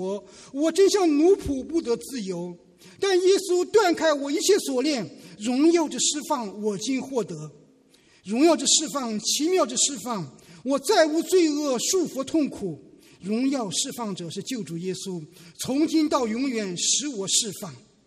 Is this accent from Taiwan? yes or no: no; China; 对我们今天的在来自于中国大陆的绝大多数的基督徒来说，因为我们成长在无神论的环境，从小受的是辩证唯物主义的教育，受的是达尔文进化论的教育